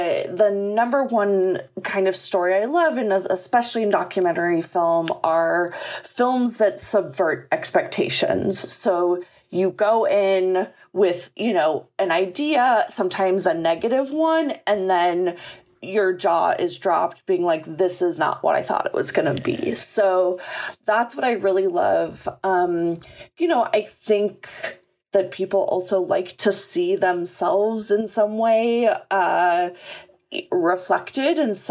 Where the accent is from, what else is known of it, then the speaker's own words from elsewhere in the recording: Chicago, Illinois, United States; I grew up in Chicago. That was like traveling back home.